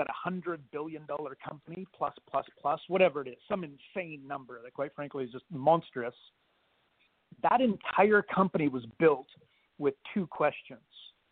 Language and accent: English; Canada; now in Australia; I'm Canadian, and I wanted to stay in Australia.